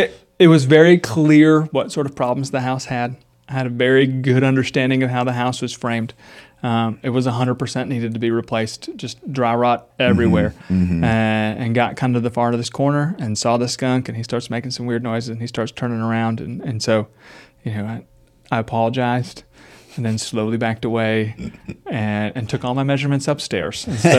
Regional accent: Minnesota, United States; moved away; also born or lived in California; I born and raised in Southeast Minnesota, got here via California.

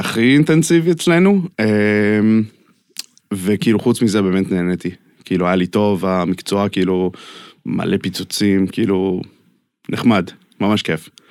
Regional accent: Brooklyn, New York, United States; אז נולדתי וגדלתי בברוקלין.

